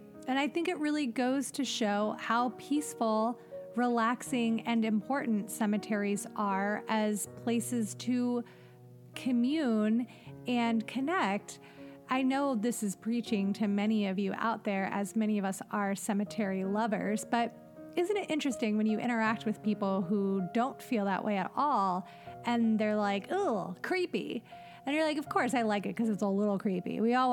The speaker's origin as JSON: {"language": "English", "town": "Cleveland", "region": "Ohio", "country": "United States", "tie": "born or raised there", "said": "I really appreciate this recommendation, as I grew up in Cleveland, but my paternal side of my family is from Cincinnati."}